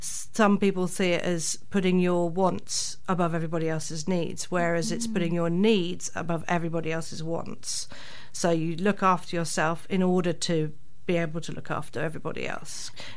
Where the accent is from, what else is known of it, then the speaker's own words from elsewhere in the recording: England, United Kingdom; now in New Zealand; And as an English person, that was quite surprising that people actually did that.